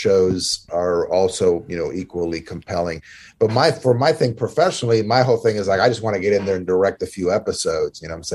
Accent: Maryland, United States; like I grew up here in Maryland.

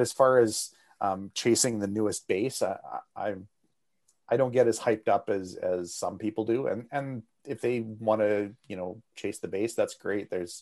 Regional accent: Canada; And as a Canadian

